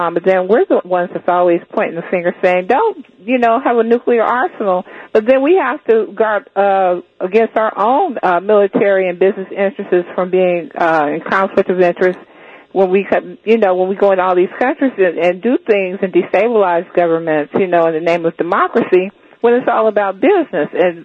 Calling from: Los Angeles, California, United States; From L.A.

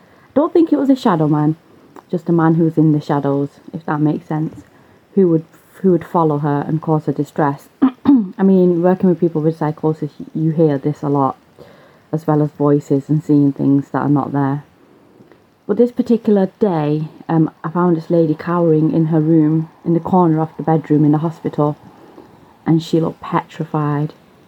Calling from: Manchester, North West England, United Kingdom; I'm calling from Manchester in the UK.

